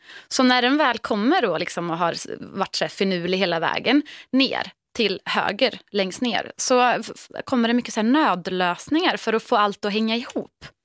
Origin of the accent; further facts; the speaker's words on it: Mariestad, Västra Götaland County, Sweden; Jag har varit hemma i Mariestad i helgen, där jag kommer ifrån